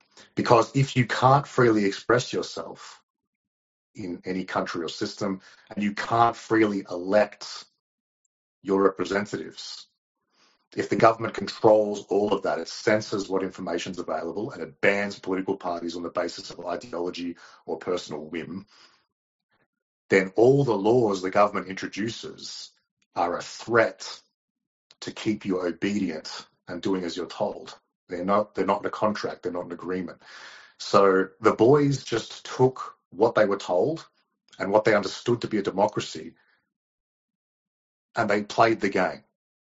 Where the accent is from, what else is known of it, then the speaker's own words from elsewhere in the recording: Australia; when we grew up in Australia, we were taught by the schools, by our parents